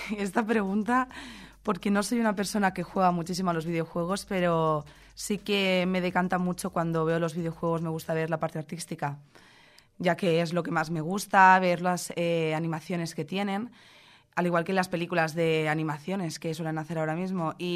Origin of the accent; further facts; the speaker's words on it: Valencia, Valencian Community, Spain; now in Gandia, Spain; yo soy de Valencia capital y pues bueno, toda la vida me he criado allí. Y a día de hoy realmente estoy más tiempo aquí en Gandía